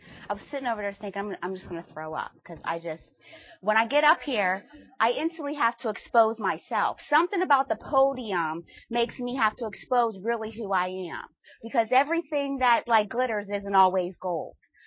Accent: Pittsburgh, Pennsylvania, United States; I grew up in Pittsburgh, and my mom and my father are both in recovery.

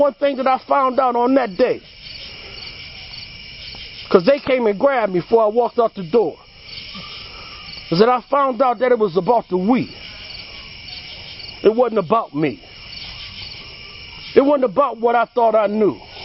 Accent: Buffalo, New York, United States; I'm from Buffalo. Being in Buffalo, I when I came up in active addiction, I was in gangs and that sort.

